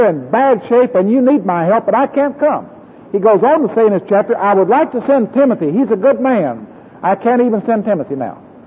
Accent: Oklahoma City, Oklahoma, United States; In Oklahoma City, my hometown, one night, after all the cars were gone except the co-labor corps and the counselors and the inquirers

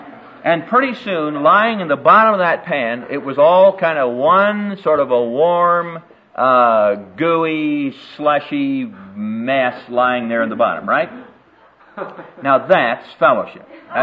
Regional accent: Iowa, United States; Well, when I grew up in Iowa, in this little town back there, during high school days, I worked in a bakery.

